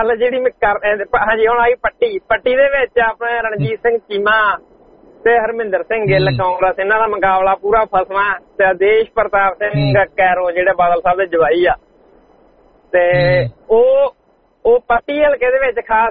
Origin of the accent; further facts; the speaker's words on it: Khadoor Sahib, Punjab, India; ਤੇ ਮੇਰਾ ਪਿੰਡ ਵੈਸੇ ਖਡੂਰ ਸਾਹਿਬ ਦੇ ਵਿੱਚ, ਮੇਰਾ ਪਿੰਡ ਖਡੂਰ ਸਾਹਿਬ ਚ ਆਉਂਦਾ।